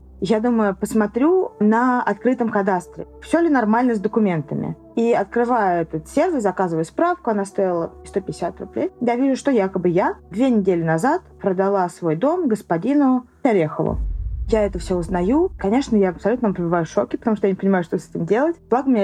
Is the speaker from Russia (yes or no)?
yes; Moscow, Russia; now in Oslo, Norway; мне 32 года, сейчас я живу в Осло, но вообще я из Москвы